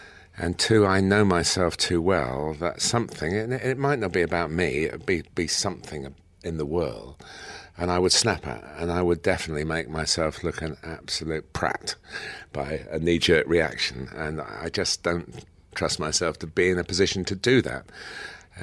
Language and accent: English; Chester, North West England, United Kingdom; born there; I was born in Chester